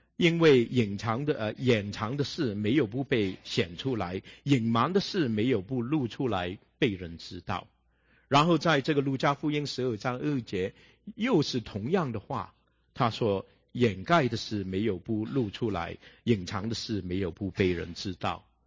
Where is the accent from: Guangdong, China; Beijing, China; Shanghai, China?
Shanghai, China; 我们上海人说这个是我一度我一度讲这个密悄悄的讲话